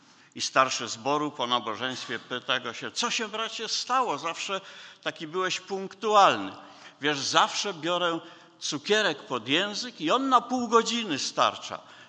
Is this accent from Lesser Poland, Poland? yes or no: no; Gdańsk, Pomeranian Voivodeship, Poland; Ja wywodzę się stąd, z Gdańska